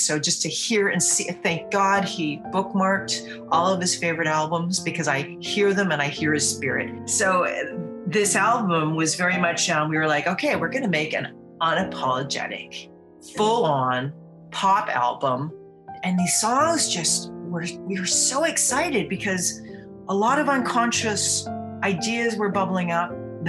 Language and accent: English; Vancouver, British Columbia, Canada; But I grew up in Vancouver. You know, art was what I turned to as a young person.